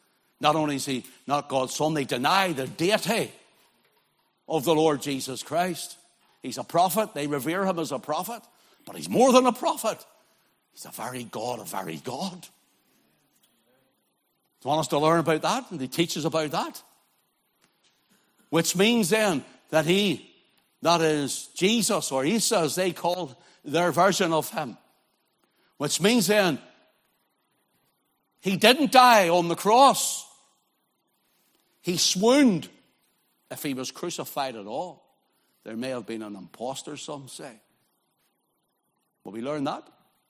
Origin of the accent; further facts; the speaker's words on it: Northern Ireland, United Kingdom; I believe in the throne. I'm an Ulsterman. I'm a British subject.